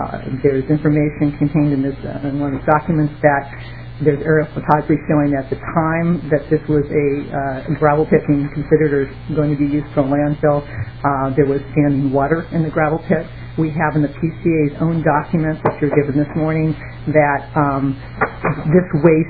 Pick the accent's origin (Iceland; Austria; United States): United States; Lake Elmo, Minnesota; which is physically situated in the community of Lake Elmo, my hometown, and it is a landfill under the control of the state of Minnesota